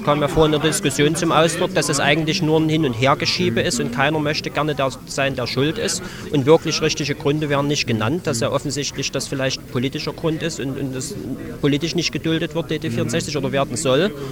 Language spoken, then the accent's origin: German; Halle, Saxony-Anhalt, Germany; Ich bin aus Halle, aber nicht direkt betroffen.